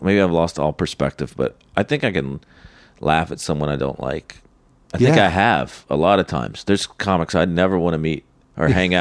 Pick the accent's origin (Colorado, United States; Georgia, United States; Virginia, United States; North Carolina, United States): North Carolina, United States; now in New York, United States; I lived here, but I was from North Carolina. But New York comics would come down, and they would, that crowd would hear the accent and write them off immediately.